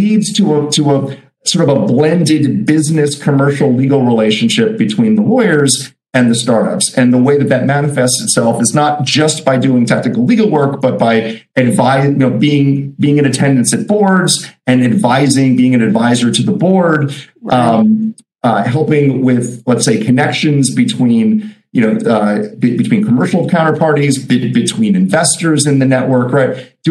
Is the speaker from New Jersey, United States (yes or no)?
yes; New Jersey, United States; now in United Kingdom; I spent many years as an American, as a New York expat, technically New Jersey for all you New Yorkers out there.